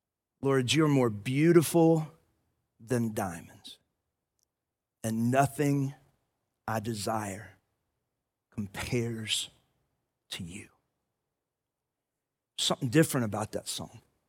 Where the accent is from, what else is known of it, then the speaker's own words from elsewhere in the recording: Athens, Texas, United States; I grew up in First Baptist Athens, Texas.